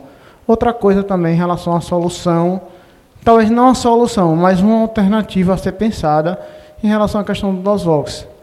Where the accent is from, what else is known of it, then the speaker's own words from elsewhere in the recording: Aracaju, Sergipe, Brazil; sou daqui de Aracaju.